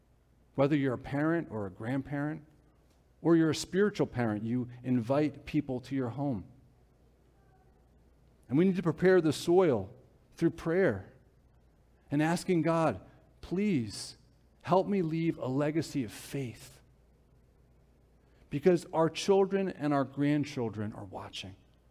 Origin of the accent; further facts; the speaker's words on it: New Jersey, United States; I grew up in Bergen County. I should know how to get around the city.